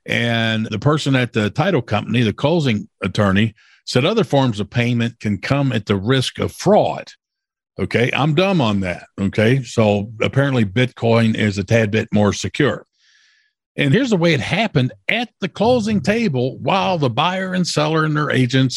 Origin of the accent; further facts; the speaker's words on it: Louisville, Kentucky, United States; In my hometown right here in Louisville, Kentucky, there was a real estate transaction.